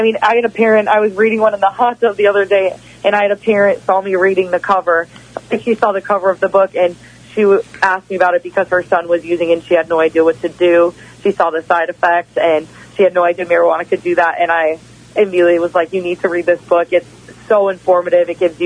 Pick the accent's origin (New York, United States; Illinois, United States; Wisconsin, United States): Wisconsin, United States; I just got to do one this week in Wisconsin, my home state, so that was really cool.